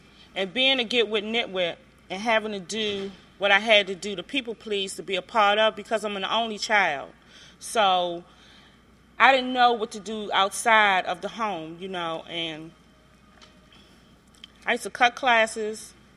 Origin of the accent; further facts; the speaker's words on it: Washington, District of Columbia, United States; I'm originally from the Rock Creek area, born and raised in the Washington, D.C. metropolitan area, uptown, you know.